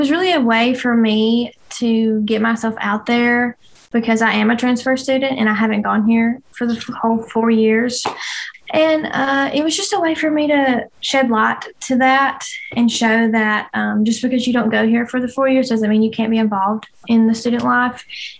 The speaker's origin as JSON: {"language": "English", "town": "Winfield", "region": "Alabama", "country": "United States", "said": "I'm from Winfield, Alabama. It's about an hour and 15 minutes north of here, northwest."}